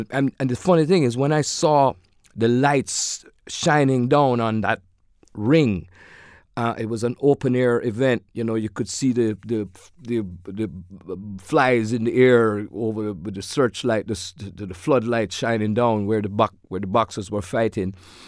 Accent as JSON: {"language": "English", "region": "Kingston", "country": "Jamaica", "tie": "born or raised there", "said": "I saw local boxing in my hometown of Kingston, Jamaica"}